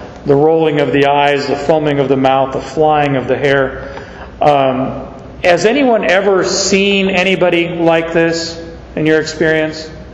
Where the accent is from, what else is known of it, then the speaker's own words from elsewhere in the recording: Arizona, United States; We're like, you know, a desert dweller talking about snow. I grew up in Arizona.